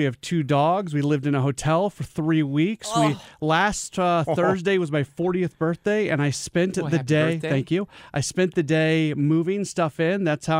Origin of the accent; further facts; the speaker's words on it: St. Louis, Missouri, United States; I didn't hide the fact that I was originally from St. Louis, but I certainly did not advertise that fact either.